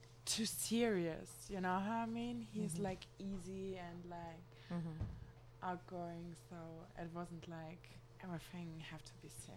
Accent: Rhineland-Palatinate, Germany; English is a second language; I'm from Germany. I'm like from a really small village near Mainz. Mm-hmm. It's like by the Rhine.

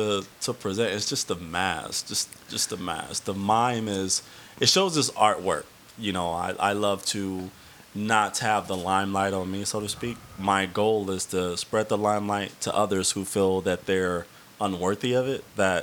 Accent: Compton, California, United States; Compton in South Central Los Angeles.

